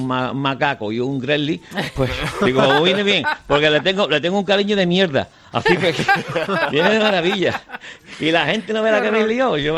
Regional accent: Spain; como buen español que soy

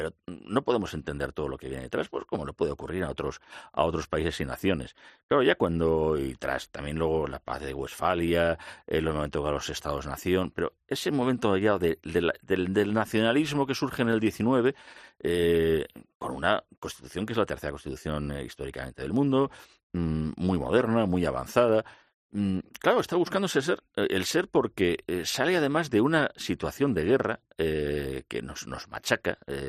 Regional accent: Madrid, Community of Madrid, Spain; born there; nací en La Milagrosa, en el Modesto Lafuente 14.

